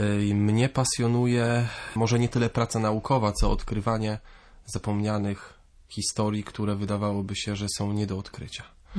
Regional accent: Kartuzy, Pomeranian Voivodeship, Poland; Są kartuzy, w których się urodziłem, w których do dzisiaj mieszkam i pracuję. I jestem uczniem liceum, mam 17 lat.

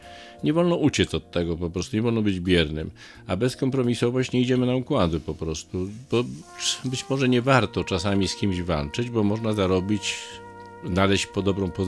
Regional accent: Lębork, Pomeranian Voivodeship, Poland; born there; Się urodziłem w Dęborku.

